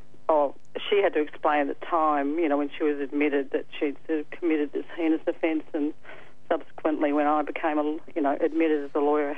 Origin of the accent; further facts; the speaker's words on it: Ferntree Gully, Victoria, Australia; I grew up in Ferntree Gully, and we did a bit of graffitiing out in Ferntree Gully